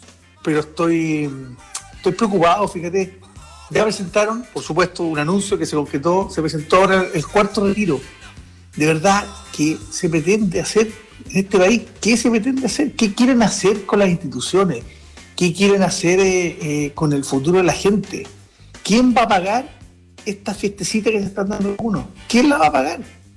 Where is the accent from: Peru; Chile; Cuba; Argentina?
Chile; los derrotados somos los chilenos